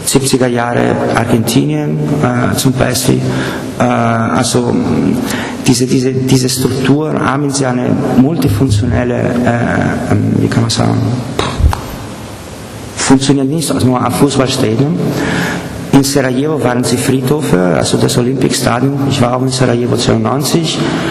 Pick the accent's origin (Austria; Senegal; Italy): Italy; Genoa, Liguria; German is a second language; Ich bin selber aus Genua